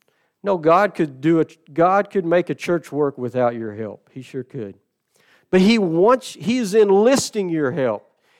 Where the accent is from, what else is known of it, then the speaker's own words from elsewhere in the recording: Indiana, United States; because I grew up in Southern Indiana and because I was active and I loved basketball.